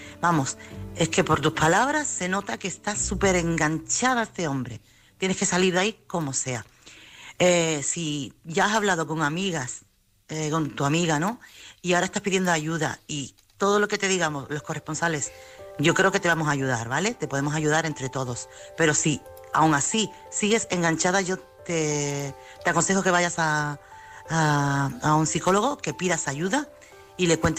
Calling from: Chiclana, Andalusia, Spain; Buenas noches … corresponsal de Chiclana.

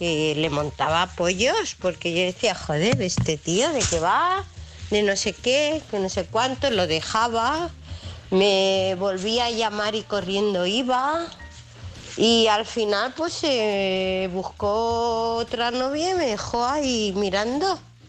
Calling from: United Kingdom; os llamo de aquí desde el Reino Unido.

